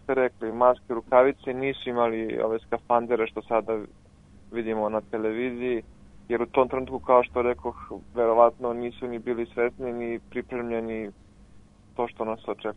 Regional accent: Serbia

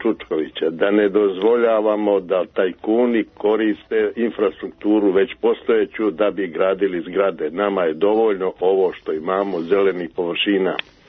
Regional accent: Serbia; Mi smo Srbi

